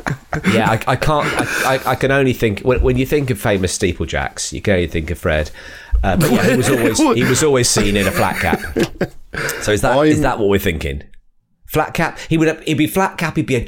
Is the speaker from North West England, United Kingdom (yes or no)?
yes; Bolton, North West England, United Kingdom; Mate, I'm from Bolton. Shut your noise.